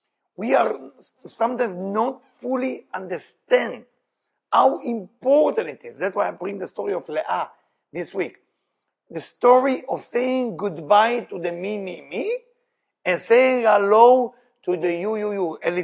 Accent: Israel; moved away; I remember when I came from Israel to do Thanksgiving

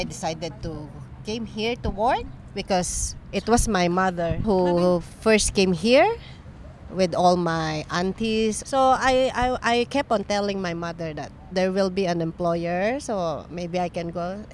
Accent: Luzon, Philippines; moved away as an adult; now in Hong Kong; I came from Luzon. The first time I came here in Hong Kong, it was August. I was only 24 years old then.

